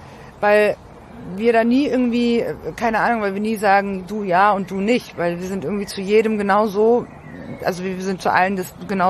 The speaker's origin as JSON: {"language": "German", "region": "Berlin", "country": "Germany", "tie": "born or raised there", "said": "Genau, ich komme auch aus der Türkei. Genau, ich bin aber in Berlin geboren und bin immer in Deutschland aufgewachsen, also ich war nie woanders."}